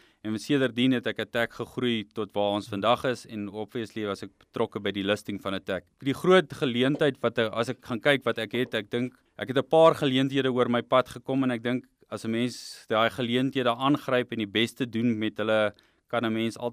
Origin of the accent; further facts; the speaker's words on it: Johannesburg, Gauteng, South Africa; also born or lived in Bloemfontein; is gebore in Bloemfontein, so ek is 'n Cheetah supporter, om ek groot geword daar. En toe ek so 8-9 is, is ons getrek na Johannesburg toe en ek groot geword daar, gematrikuleer in Johannesburg